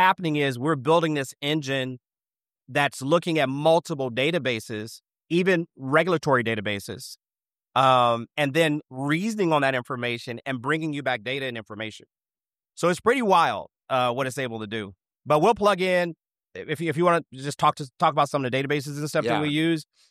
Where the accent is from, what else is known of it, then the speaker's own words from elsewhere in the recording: Missouri, United States; I can see, and I'm from Missouri, so it's catfish.